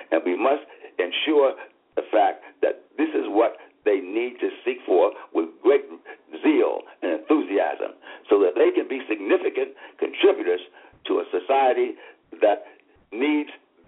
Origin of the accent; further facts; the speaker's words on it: Cordele, Georgia, United States; born there; Oh, I was born in Cordele, Wilcox County.